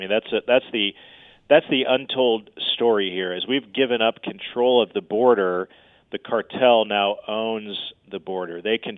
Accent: Indiana, United States; there is a benefit to growing up in Indiana and knowing how to drive on in the snow.

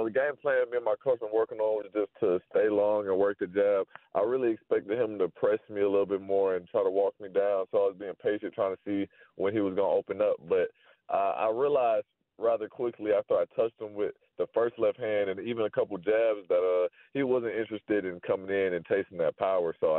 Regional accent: Atlanta, Georgia, United States; I rep the city. I'm from Atlanta, so that's just in my blood, man.

